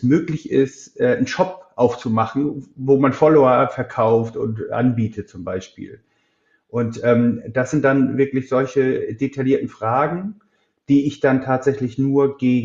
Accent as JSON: {"language": "German", "town": "Plön", "region": "Schleswig-Holstein", "country": "Germany", "tie": "born or raised there", "said": "ich bin 82 geboren. 1996 gab es bei uns in Plön, wo ich aufgewachsen bin, DSL."}